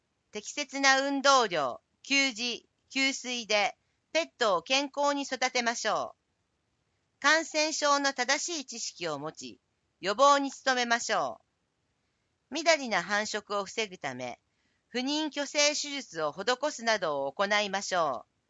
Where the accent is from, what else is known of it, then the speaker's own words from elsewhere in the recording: Australia; Japanese is a second language; now in Japan; オーストラリアから来ました